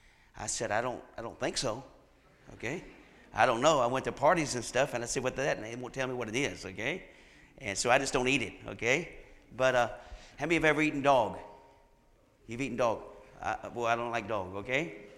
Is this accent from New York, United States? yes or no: no; Virginia, United States; I tell people I'm from Roanoke, but I'm not from Roanoke. I tell them I'm between Roanoke and Blacksburg. And if you know where that's at, then I tell you where I'm really from, okay? But a little small town. The small town I'm from, 1,000.